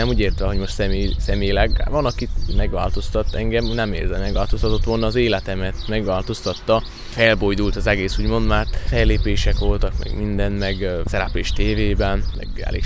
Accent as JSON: {"language": "Hungarian", "region": "Székely Land", "country": "Romania", "said": "Én székely vagyok"}